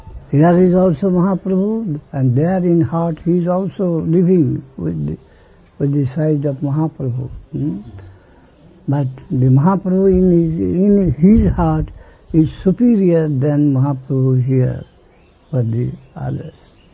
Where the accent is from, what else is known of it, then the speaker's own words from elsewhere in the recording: Kolkata, West Bengal, India; English is a second language; I was from Calcutta, from my quarter, I was visiting.